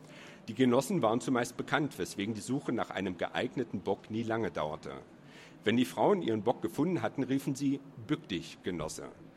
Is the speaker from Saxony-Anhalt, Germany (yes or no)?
yes; Burg, Saxony-Anhalt, Germany; war der 1. Mai ein ganz besonderer Feiertag, der in meiner Heimatstadt Burg jedes Mal nach einem festgelegten Muster begangen wurde.